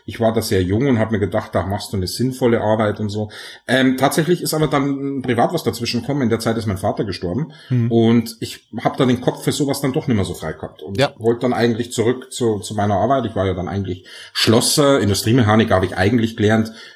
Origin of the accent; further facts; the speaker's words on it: Bavaria, Germany; Aus dem Bayerischen Wald, sage ich dann. Und ist ja nicht gelogen, ich meine, ich komme ja aus Bayern.